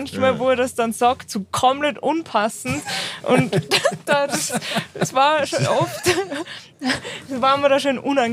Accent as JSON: {"language": "German", "country": "Austria", "tie": "born or raised there", "said": "Ja, ich bin ja so richtig am Land in Österreich aufgewachsen, am Bauernhof."}